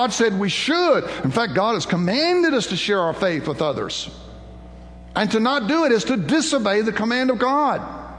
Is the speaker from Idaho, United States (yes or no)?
no; Texas, United States; And I'm from Texas, so he called me the redneck.